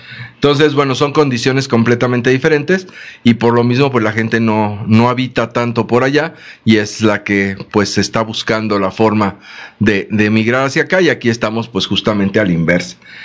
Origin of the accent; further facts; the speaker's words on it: Mexico; Como mexicanos tenemos una actitud de dependencia y de empleados muy marcada